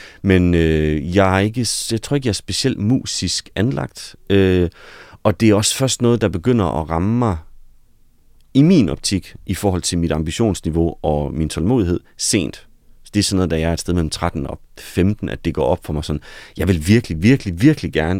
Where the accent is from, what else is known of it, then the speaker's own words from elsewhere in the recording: West Jutland, Denmark; altså jeg voksede op i Vestjylland i 90'erne, så der var ikke, det skal ikke noget negativt, men sådan, det er jo ikke fordi, det sådan er et sted, hvor al kulturen finder hen.